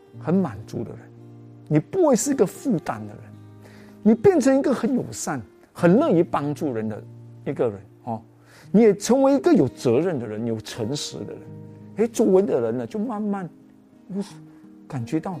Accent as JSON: {"language": "Chinese", "country": "Malaysia", "accent": "Malaysian", "said": "他们听我，又听我的口音，马来西亚口音"}